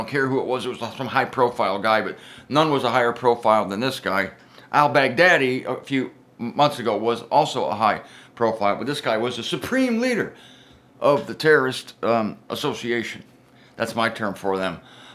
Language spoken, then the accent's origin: English; United States; I'm in the United States, speaking as an American.